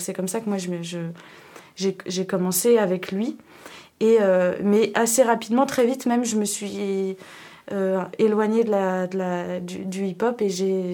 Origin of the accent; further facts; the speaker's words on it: Saint-Nazaire, Pays de la Loire, France; j'ai grandi à Saint-Nazaire, et maintenant j'y habite plus, mais je suis très attachée à cette ville, et j'ai grandi là-bas